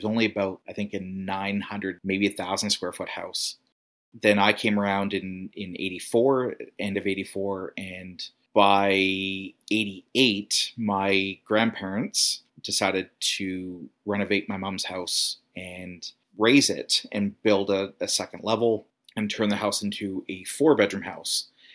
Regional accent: Victoria, British Columbia, Canada; I'm from Victoria, still live in Victoria. I'm excited to tell the story again and in more detail of the house that I grew up in Vic West.

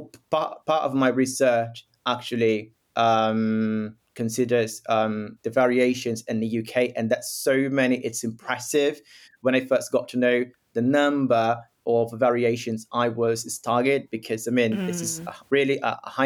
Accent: Rio de Janeiro, Brazil; now in São Paulo, Brazil; nowadays my accent is completely mixed because I've been here in São Paulo for about 9 years, and I'm from Rio de Janeiro, which is a completely different city.

